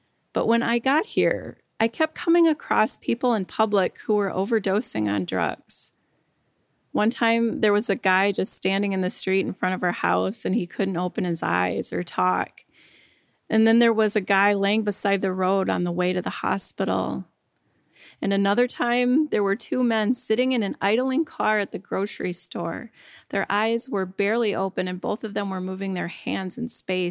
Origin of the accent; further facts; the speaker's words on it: Minnesota, United States; also born or lived in Iowa; I'm from Couchiching County, Minnesota, and Winnesheik County, Iowa. Growing up, my dad was a Lutheran pastor for rural churches. My earliest years were spent on the Canadian border in Minnesota's North Woods.